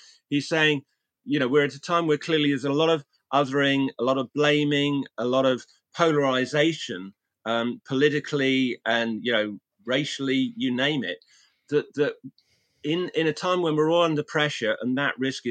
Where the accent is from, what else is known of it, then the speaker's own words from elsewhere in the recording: England, United Kingdom; You know, I'm involved in a project in my hometown in England around food security.